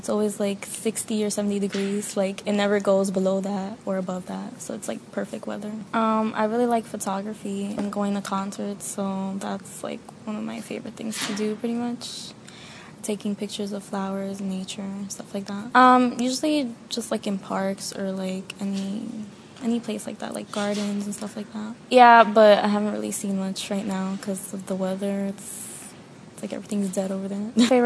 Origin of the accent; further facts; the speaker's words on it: New York, United States; I was born and raised in the Bronx. My parents have been living there since, I believe, 1975. And my dad comes from Adjuntas, Puerto Rico, and my mom is from Quito, Ecuador.